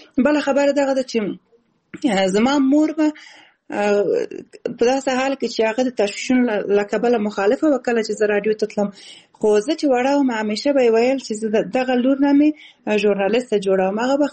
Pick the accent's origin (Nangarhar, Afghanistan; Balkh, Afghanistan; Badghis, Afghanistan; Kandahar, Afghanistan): Balkh, Afghanistan; born there; also born or lived in Khost / Kabul / Kunduz; او زه اصل د خوست ولایت یم خو زیږیدلې په بلخ ولایت کې یم او زده کړې مې په کابل کې او په کندز ولایت کې کړې دي